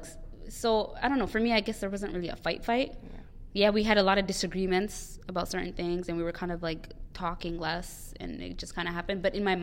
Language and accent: English; Canada; We're Canadian. We have to be.